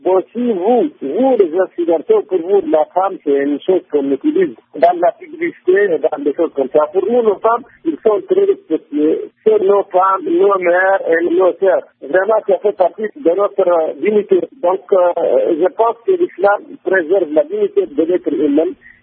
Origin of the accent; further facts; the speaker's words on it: Mali; Nous sommes des Maliens.